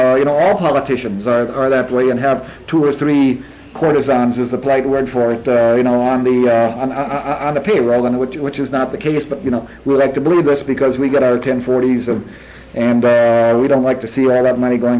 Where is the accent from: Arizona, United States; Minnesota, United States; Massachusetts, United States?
Minnesota, United States; I'm from Minnesota, but we see this in many other states.